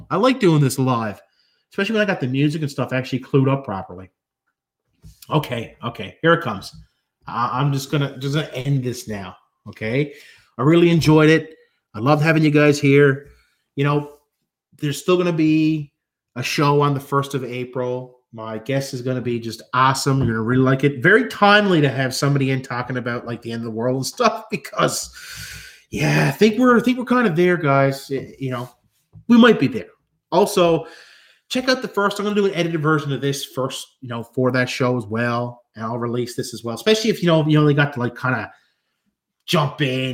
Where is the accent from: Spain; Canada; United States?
Canada; Okay, I have no idea who Max Spears is. Might be because I'm Canadian, okay?